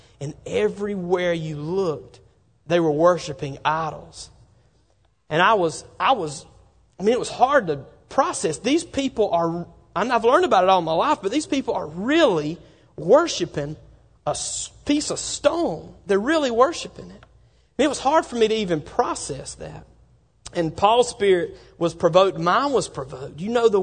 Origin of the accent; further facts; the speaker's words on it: Bible Belt, United States; And, growing up in the Bible Belt, that's one of the first times I'd ever really been out in an area like that.